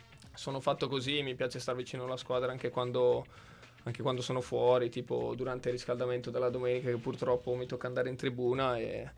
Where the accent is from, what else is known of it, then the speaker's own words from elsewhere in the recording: Bergamo, Lombardy, Italy; però essendo bergamasco